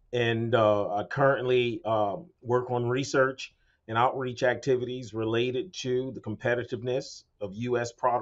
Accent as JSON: {"language": "English", "town": "New Orleans", "region": "Louisiana", "country": "United States", "tie": "born or raised there", "said": "And so I grew up in New Orleans, even though my grandfather grew up on a farm, and so I'm loosely connected to rural Louisiana"}